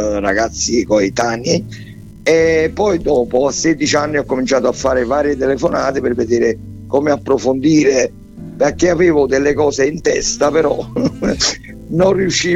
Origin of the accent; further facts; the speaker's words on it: Sessa Aurunca, Campania, Italy; E cominciai a suonare con varie band locali qui di Sessa Aurunca, perché io sono di Sessa Aurunca